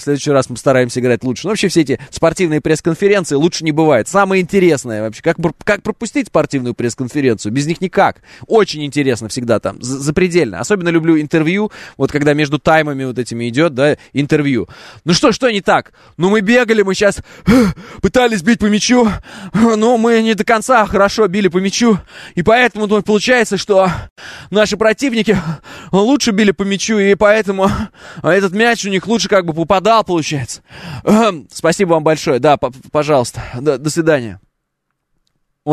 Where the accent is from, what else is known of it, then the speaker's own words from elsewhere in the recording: Kazakhstan; born there; Ну, потому что я родился в Казахстане.